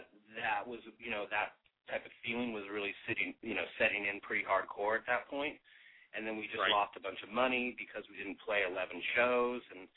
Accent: San Diego, California, United States; and we're from San Diego

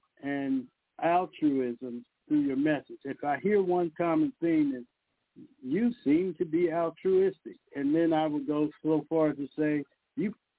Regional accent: Alabama, United States; I'm from Alabama.

